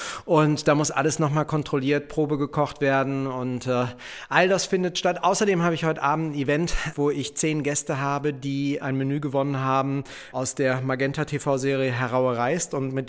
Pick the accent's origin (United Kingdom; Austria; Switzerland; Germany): Germany; Berlin; Ich als Wessi habe halt da immer so ein bisschen neidisch hingeguckt von unserem Funkturm aus